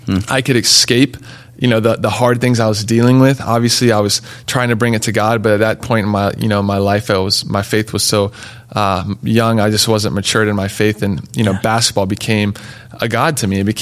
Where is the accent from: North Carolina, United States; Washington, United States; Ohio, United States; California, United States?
North Carolina, United States; Raleigh; But yeah, I grew up in Raleigh, North Carolina.